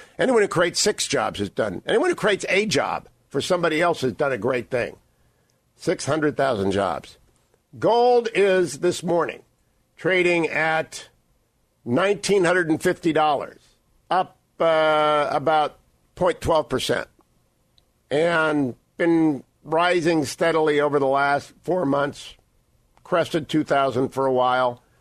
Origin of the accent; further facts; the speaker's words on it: Ohio, United States; I'm from Ohio, and I'm sorry, you can't take the kid out of Ohio and put him in the Beltway